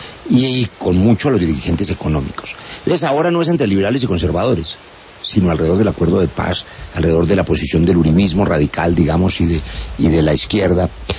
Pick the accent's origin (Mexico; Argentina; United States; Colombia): Colombia; se lo quiero agradecer como colombiano